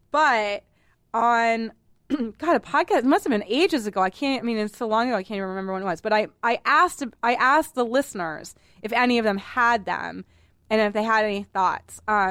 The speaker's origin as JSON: {"language": "English", "town": "Boston", "region": "Massachusetts", "country": "United States", "said": "going home to Boston every year. I'm from Boston."}